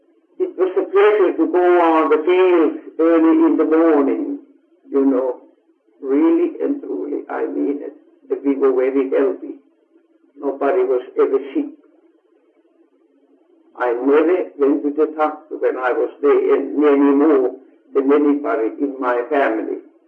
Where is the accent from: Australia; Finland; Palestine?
Finland; Ikaalinen, Pirkanmaa; English is a second language; now in United States; I was born in Finland, 1908, February 13.